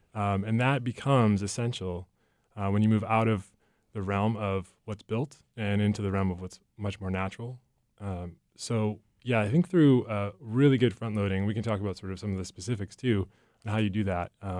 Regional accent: Maine, United States; I grew up in Maine and sort of had a secondary relationship with the outdoors until I went away to college and was inspired by moving to California

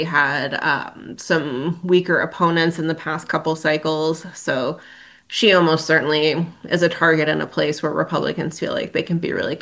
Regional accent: Illinois, United States; I'm from Illinois, for example, and I think everyone there pretty openly acknowledges that the maps are disproportionately benefiting Democrats.

